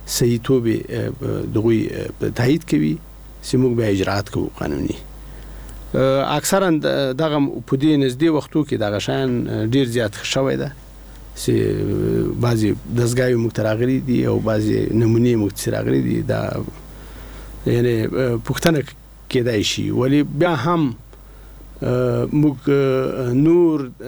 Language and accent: Pashto; Afghanistan; موږ د افغانستان خلک دی